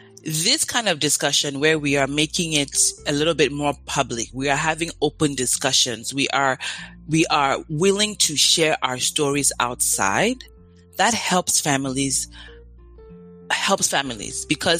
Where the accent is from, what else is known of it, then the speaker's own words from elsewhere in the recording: Nigeria; now in United States; a Nigerian myself, grew up in Nigeria, raised in Nigeria, there's a way that we don't have the same sense of community in the U.S.